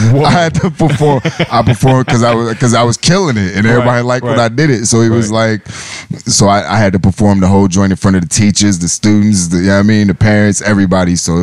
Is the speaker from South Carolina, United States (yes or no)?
no; St. Louis, Missouri, United States; also born or lived in Maryland; now in Washington, United States; I wasn't born in D.C. Like, I was from St. Louis and I moved to Maryland. And then I came to D.C. when I was 18